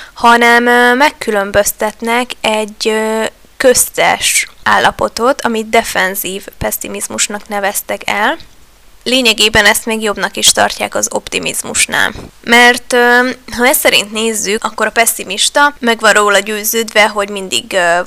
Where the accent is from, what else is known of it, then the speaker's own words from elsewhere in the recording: Hungary; Magyarként te is biztosan tisztában vagy azzal, hogy országon belül, de talán valószínűleg nemzetközi viszonylatban is híresek, vagy inkább hírhettek a magyarok a pesszimizmusokról, és ezen nagyon szeretünk keseregni